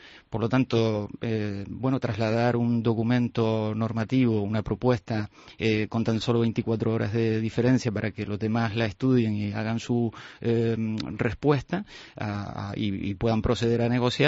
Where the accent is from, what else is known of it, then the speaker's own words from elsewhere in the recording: Canary Islands, Spain; como canario, pues lógicamente a nosotros nos interesa mucho